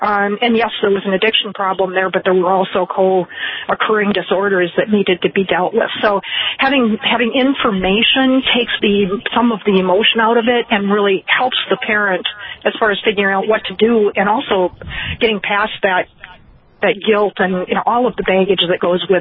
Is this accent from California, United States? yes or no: no; Wisconsin, United States; In my home state of Wisconsin, a second offense for possession of any amount